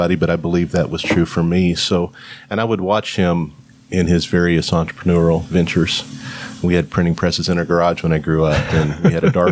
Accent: Wichita, Kansas, United States; now in Arkansas, United States; Well, I'm not originally from Arkansas, but I've lived here longer than I've lived anywhere else in my life. I grew up in Wichita, Kansas.

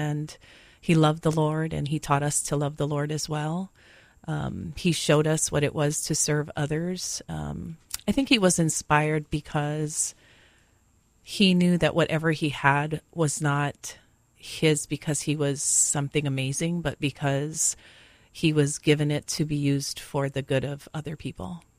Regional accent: Kaneohe, Hawaii, United States; I grew up in Kaneohe, born and raised there most of my life. Went to school in town at University Lab School, but pretty much born and raised in the country.

